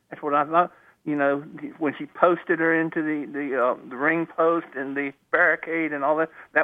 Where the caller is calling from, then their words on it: Virginia, United States; from Virginia.